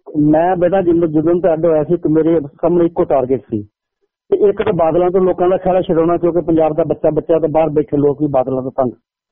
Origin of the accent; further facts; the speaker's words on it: Gurdaspur, Punjab, India; ਮੈਂ ਗੁਰਦਾਸਪੁਰ ਤੋਂ ਇੰਡੀਪੈਂਡੈਂਟ ਜਿੱਤਿਆ ਸੀ ਆਪਣੇ ਜ਼ਿਲ੍ਹੇ ਤੋਂ